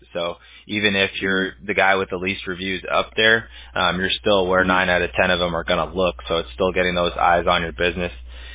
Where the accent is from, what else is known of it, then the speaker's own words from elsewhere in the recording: Huntington Beach, California, United States; I grew up in Huntington Beach, actually, originally, and then I moved to Newport Beach